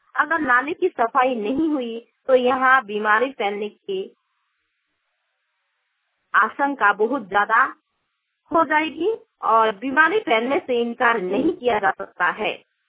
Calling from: Jharkhand, India; मेरा गांव हिंदलजुड़ी प्रखंड घासला में पूर्वी सिंह से बोल रही हूँ

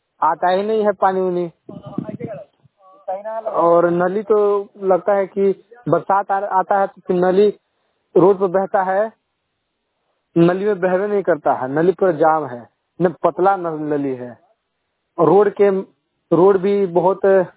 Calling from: Bihar, India; मैं जगदीशपुर गांव से बोल रहा हूँ मेरा पोस्ट डुमरा है थाना अम्बा है जिला औरंगाबाद है बिहार से बोल रहा हूँ

